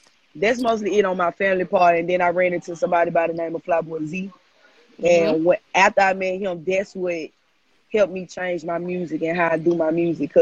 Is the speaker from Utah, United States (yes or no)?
no; Memphis, Tennessee, United States; Don't get me wrong. I love my city. Don't get me wrong. But if you're not from there, you really not going to understand us.